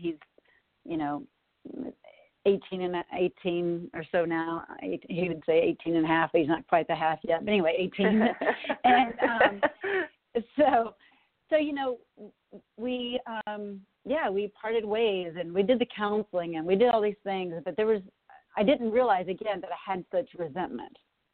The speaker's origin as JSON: {"language": "English", "region": "Texas", "country": "United States", "tie": "born or raised there", "moved": "as an adult", "lives_now": "Minnesota, United States", "said": "we moved from Texas to Minnesota. And I didn't know it at the time. I mean, I knew I was sad to leave because Texas was all I knew."}